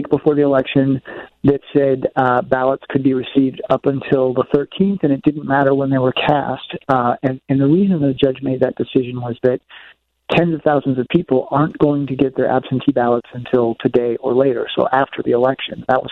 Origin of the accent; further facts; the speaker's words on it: Iowa, United States; You know, I grew up in Iowa, but yeah, we have surpassed them now.